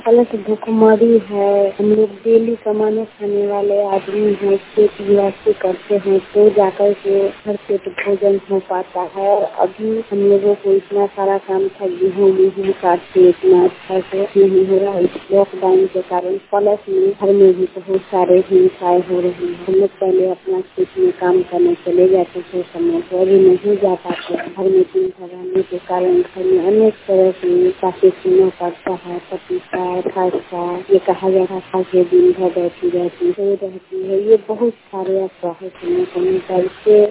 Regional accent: Muzaffarpur, Bihar, India; मुजफ्फरपुर जिले की रहने वाली हूँ।

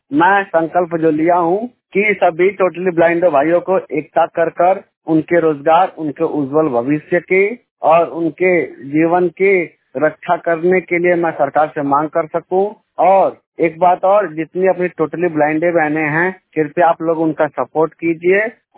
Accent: Mau, Uttar Pradesh, India; मैं उत्तर प्रदेश मऊ जिले का रहने वाला हूं और मेरी उम्र 22 साल है

